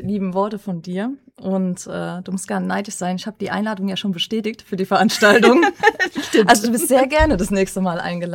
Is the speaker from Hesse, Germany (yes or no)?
no; Mannheim, Baden-Württemberg, Germany; ich komme aus Mannheim-Heidelberg, bin auch vor 2,5 Jahren nach Schwetzingen gezogen.